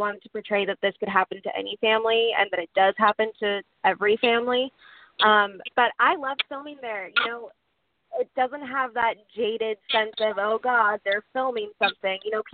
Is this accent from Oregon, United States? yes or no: yes; Portland, Oregon, United States; I love filming in Portland. I'm from Portland, and my family's from Portland.